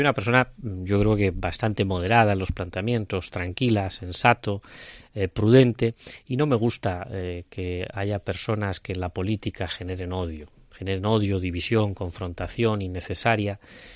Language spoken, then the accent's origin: Spanish; Salamanca, Castile and León, Spain; soy salmantino al 100%, la ciudad en la que he nacido, en la que me he criado, he estudiado y actualmente es donde trabajo.